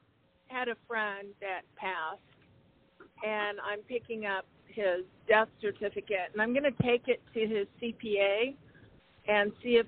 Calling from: Arizona, United States; calling from Arizona.

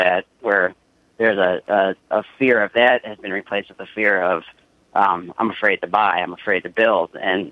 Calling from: Ohio, United States; I'm calling from Northeast Ohio

